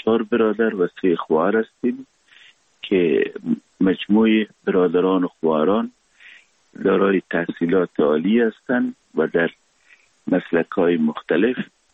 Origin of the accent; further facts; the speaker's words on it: Kabul, Afghanistan; born there; پدر کلان و پدر فقیدم در کابل زندگی کردن و من متولد کابل هستم. در فامیل روشن فکر و منور و کارمند دولتی به دنیا آمدیم.